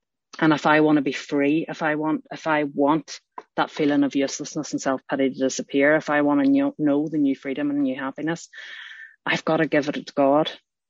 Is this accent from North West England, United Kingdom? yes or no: no; Northern Ireland, United Kingdom; I grew up in the Troubles in Northern Ireland, but it was still a loving family home.